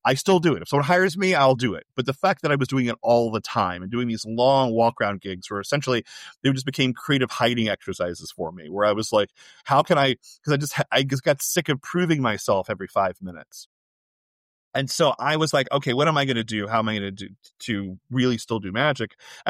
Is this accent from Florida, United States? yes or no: yes; Orlando, Florida, United States; now in Los Angeles, United States; I grew up in Orlando and now I live in Los Angeles.